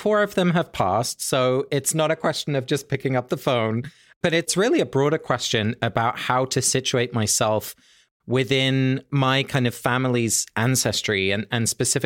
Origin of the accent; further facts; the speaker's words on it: England, United Kingdom; They lived in the Netherlands. I grew up in England.